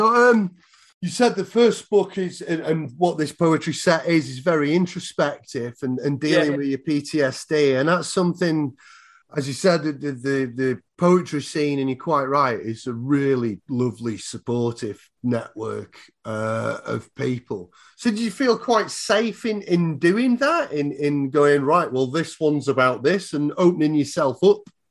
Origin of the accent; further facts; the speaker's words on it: Northwich, North West England, United Kingdom; That's my hometown.